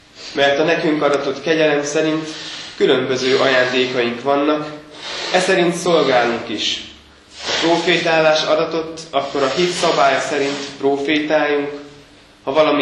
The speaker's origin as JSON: {"language": "Hungarian", "town": "Miskolc", "region": "Borsod-Abaúj-Zemplén", "country": "Hungary", "tie": "born or raised there", "said": "amit otthon Miskolcon tapasztaltam, ugyanis a házunk egy négysávos főút mellett"}